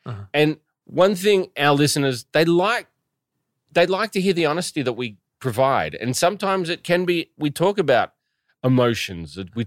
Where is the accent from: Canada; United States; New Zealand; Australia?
New Zealand; born there; I was born in New Zealand, yeah.